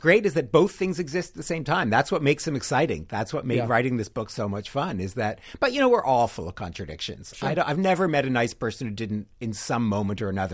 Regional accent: Philadelphia, Pennsylvania, United States; Ah, what a treat. It's nice to be back in my hometown.

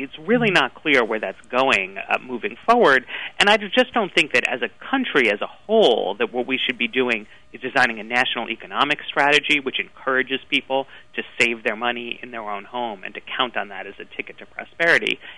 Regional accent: New York, United States; I grew up in Greenwich Village downtown in the 80s, and it was relatively affordable then.

